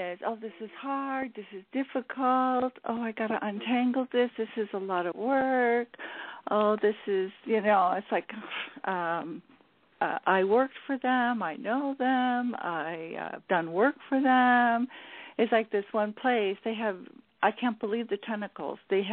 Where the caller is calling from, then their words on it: California, United States; I'm calling … from California